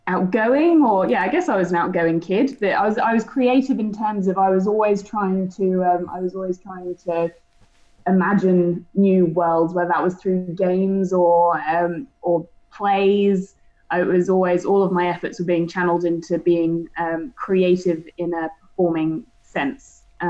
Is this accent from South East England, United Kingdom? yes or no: yes; South East England, United Kingdom; moved away as an adult; now in Australia; so I'm fully fledged Australian these days and have been for about a year or so. But I'm English. I grew up in Surrey, rolling countryside hills. I'm very much a country girl.